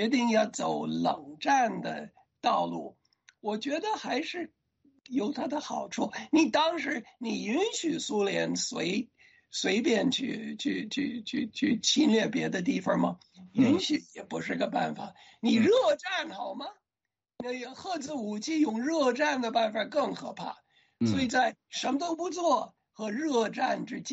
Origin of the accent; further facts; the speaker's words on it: United States; 应该看清楚中国的老百姓的日常生活的价值观跟我们美国人没有两样的。